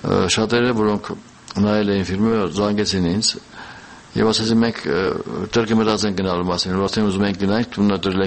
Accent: Georgia; երկուսը Վրաստանից ենք, Վրացահայ

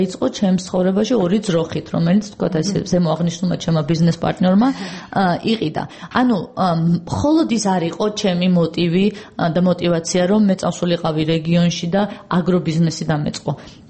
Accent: Tbilisi, Georgia; მე თბილისიდან, თბილისიდან დავიბადე, გავიზარდე და აქ ცხოვრობდი, აქაც მქონდა და მაქვს ბიზნესი. წავედი რეგიონში

